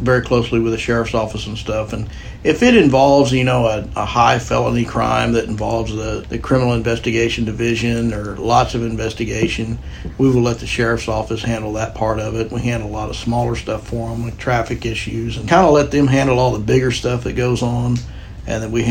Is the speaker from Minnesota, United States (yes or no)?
no; Wimberley, Texas, United States; I'm originally from Wimberley since 1973